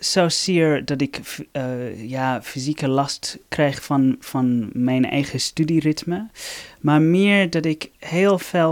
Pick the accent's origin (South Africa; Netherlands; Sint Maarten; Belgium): South Africa; also born or lived in London, United Kingdom; Ik ben eigenlijk in Londen geboren, maar in Zuid-Afrika opgegroeid. Dus ja, ik ben Zuid-Afrikaans.